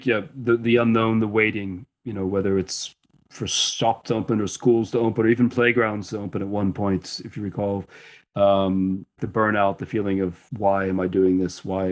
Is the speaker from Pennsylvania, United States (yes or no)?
yes; Pittsburgh, Pennsylvania, United States; I did. Yeah, I grew up in Pittsburgh.